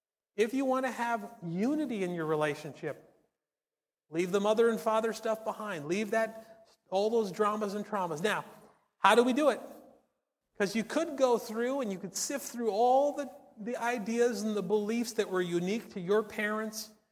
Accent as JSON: {"language": "English", "country": "Canada", "tie": "born there", "said": "She was born in Russia. I was born in Canada. She speaks Russian. I speak Canadian."}